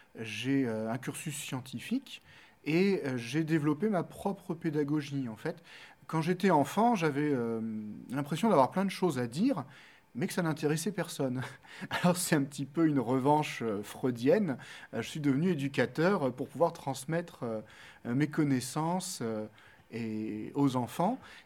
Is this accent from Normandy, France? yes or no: no; Hauts-de-France, France; Je suis originaire du Pas-de-Calais. Je suis venu m'installer dans la Drôme après une visite amicale